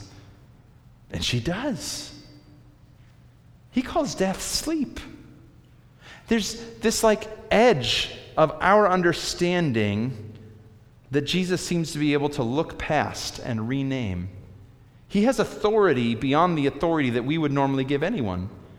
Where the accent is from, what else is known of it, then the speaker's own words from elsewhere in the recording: Illinois, United States; In Illinois, growing up in Illinois, open caskets funerals are very common